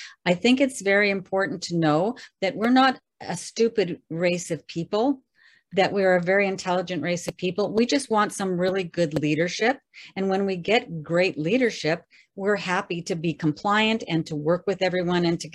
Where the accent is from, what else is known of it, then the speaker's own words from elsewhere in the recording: Canada; you know, I'm from Canada.